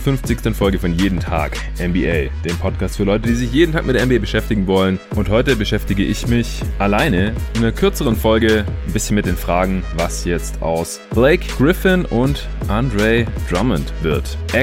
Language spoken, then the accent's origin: German; Stuttgart, Baden-Württemberg, Germany; Ich bin ja jetzt in meiner alten Heimat in Stuttgart gerade für ein paar Tage.